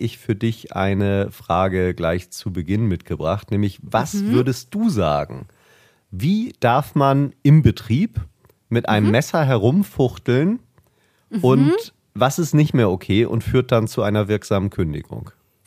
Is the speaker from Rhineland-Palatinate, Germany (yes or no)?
no; Schleswig-Holstein, Germany; born there; Ich bin ja gebürtiger Schleswig-Holsteiner und auch aktuell wohnhaft in Schleswig-Holstein.